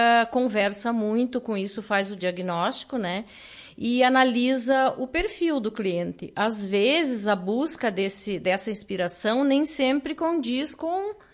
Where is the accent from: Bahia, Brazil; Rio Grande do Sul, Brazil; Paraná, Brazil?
Rio Grande do Sul, Brazil; Mormaço; eu sou natural de Soledade, né? Mas do interior de Soledade. Eu sou, precisamente, natural de Mormaço, uma cidadezinha, então, hoje pequena, né, que pertencia à Soledade, e em 93 ela emancipou. Eu sou natural de Mormaço.